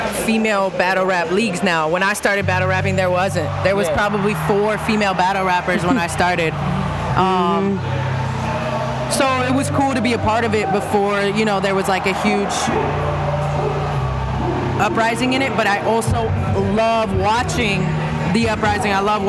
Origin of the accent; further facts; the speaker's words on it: San Francisco, California, United States; I grew up in San Francisco, you know, inner city San Francisco, and just, like, that was all we were listening to, you know.